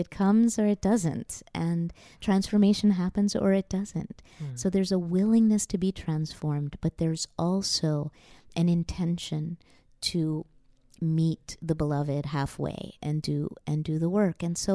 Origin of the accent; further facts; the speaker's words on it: New York, United States; So I'm a Jew from New York, or at least that's, you know, my parents are, and I was born in New York, and they were refugees from that world. But I grew up in a secular Jewish family that was drawn to Hinduism, Buddhism, to the Dharma traditions.